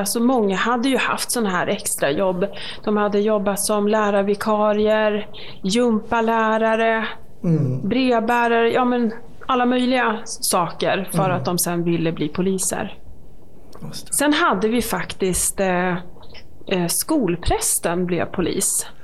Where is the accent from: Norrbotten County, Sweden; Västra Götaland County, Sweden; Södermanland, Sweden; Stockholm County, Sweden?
Södermanland, Sweden; Malmköping; Jag är uppvuxen i Malmköping, så det är ju Sörmland.